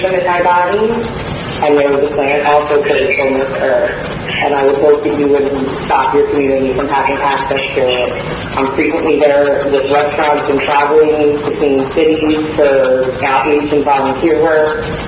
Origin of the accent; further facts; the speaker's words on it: Palmetto, New Jersey, United States; I'm from Palmetto, New Jersey.